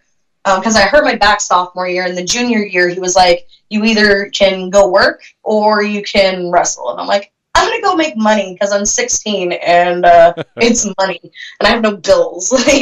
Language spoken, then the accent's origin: English; Tracy, California, United States; also born or lived in Fremont / Modesto; I was born in Fremont, Bay Area. And then I was actually raised, I did elementary school in Tracy, and then I did, we moved to Modesto, California